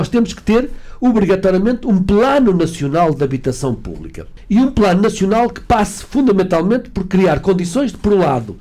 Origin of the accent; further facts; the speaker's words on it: Barcelos, Braga, Portugal; mas também como barcelense e como percebendo bem as necessidades que estão em causa